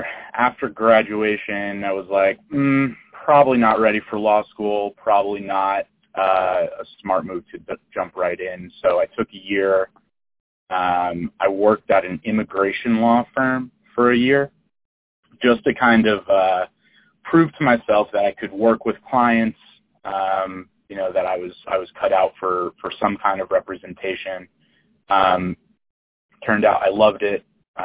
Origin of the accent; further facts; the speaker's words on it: New Jersey, United States; moved away as an adult; now in Los Angeles, United States; And I'm originally from New Jersey. I first came out to LA to go to USC.